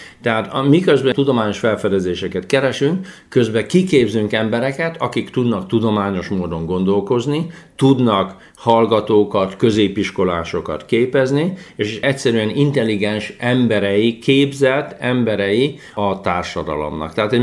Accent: Kazincbarcika, Borsod-Abaúj-Zemplén, Hungary; also born or lived in Miskolc; Kazincbarcikán nőttem fel, Miskolcon születtem, Kazincbarcikán nőttem fel

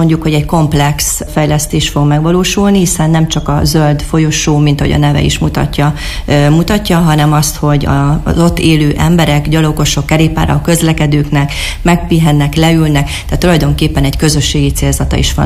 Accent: Miskolc, Borsod-Abaúj-Zemplén, Hungary; hanem törzsikeres miskolciként is örömmel szolgál

